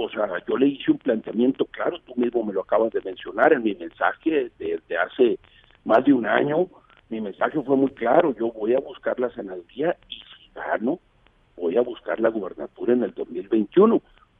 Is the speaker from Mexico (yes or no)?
yes; Culiacán, Sinaloa, Mexico; en el caso de Culiacán, mi tierra, es decir, donde nací, donde vivo, donde están mis intereses, donde vive mi familia y donde tengo comprado mi pedacito para que me entierren